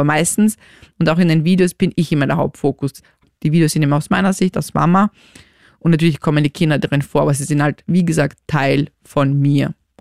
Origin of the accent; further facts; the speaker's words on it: Graz, Styria, Austria; also born or lived in Romania; Also ich bin in Graz aufgewachsen und ich bin ja ursprünglich aus Rumänien